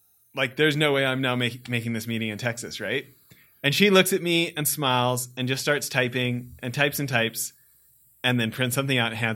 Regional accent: Western Canada, Canada; Growing up in Western Canada, by the way

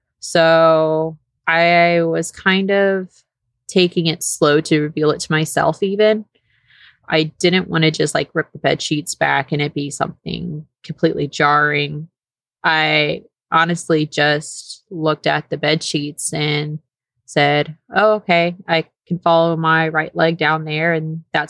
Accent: Houston, Texas, United States; But since I'm from the Houston area and that's where my family is, just kind of made more sense just to add on that little extra time to take me to Houston so that I could receive treatment there.

